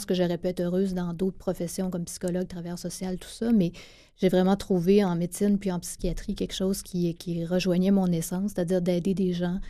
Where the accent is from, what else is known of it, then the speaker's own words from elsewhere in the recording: Gaspé, Quebec, Canada; Moi, j'ai grandi à Gaspé. Mon père est originaire de Rivière-aux-Nord, mais j'ai grandi dans la ville de Gaspé.